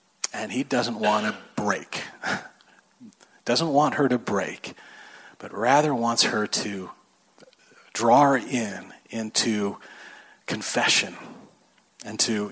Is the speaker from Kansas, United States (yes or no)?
no; Lancaster, California, United States; If we're from Lancaster down in the desert, we know you don't go do a lot in the middle of the day.